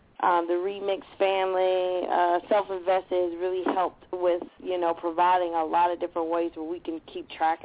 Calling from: Nashville, Tennessee, United States; calling in from Nashville. How y'all doing?

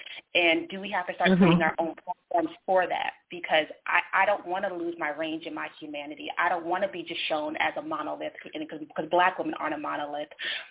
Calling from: California, United States; I'm calling from California.

